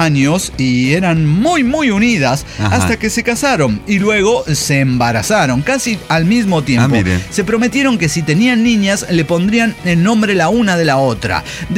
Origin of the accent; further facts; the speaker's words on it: Chihuahua, Mexico; Bueno, soy de Chihuahua, Chihuahua.